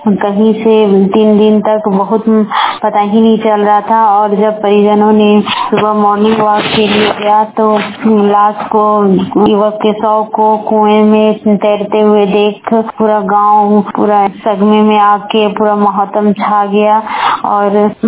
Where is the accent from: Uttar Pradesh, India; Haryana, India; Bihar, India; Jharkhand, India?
Jharkhand, India; बड़कागांव प्रखंड की रहने वाली हूँ।